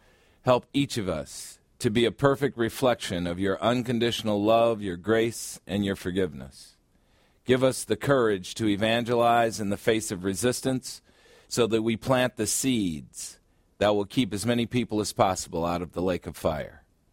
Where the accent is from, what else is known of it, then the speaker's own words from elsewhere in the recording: Chicago, Illinois, United States; reminiscent of my days in my hometown, also known as the Windy City, Chicago.